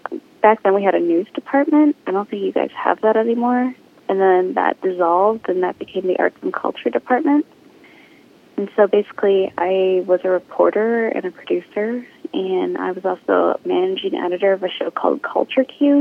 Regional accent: Wisconsin, United States; I grew up in Wisconsin, and my dad's house was in the country

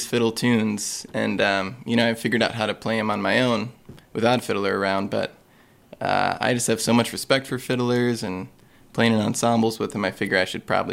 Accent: Minneapolis, Minnesota, United States; also born or lived in Duluth; I'm from Minneapolis.

